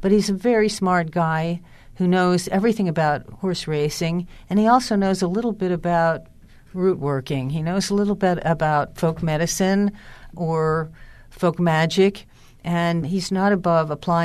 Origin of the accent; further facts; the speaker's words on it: Baltimore, Maryland, United States; The track that I have the most opportunity to go to is Pimlico, since I'm from Baltimore, and I've still got a brother there.